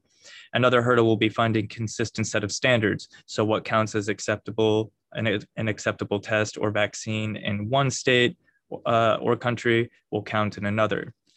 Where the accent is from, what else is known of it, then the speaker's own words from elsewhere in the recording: Connecticut, United States; when Connecticut, which is my home state, going there later this week